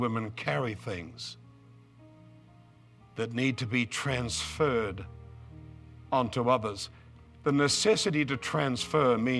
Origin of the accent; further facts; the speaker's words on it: New Zealand; because I come from New Zealand, and we have something like 4 million sheep, bigger population of sheep than people.